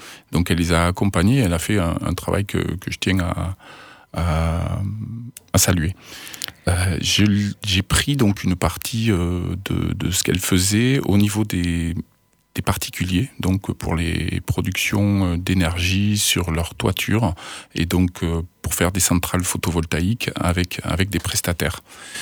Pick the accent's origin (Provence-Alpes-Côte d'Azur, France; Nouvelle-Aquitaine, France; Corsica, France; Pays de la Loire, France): Nouvelle-Aquitaine, France; born there; Et je suis arrivé dans la région de Cap-de-Nac, moi, au début, avec mon père qui a trouvé un boulot là-bas. Mais sinon, je suis né en Charente-Maritime. Et donc, Villefranche, oui, j'y ai passé quelques années, puisque j'ai fait mon lycée au public.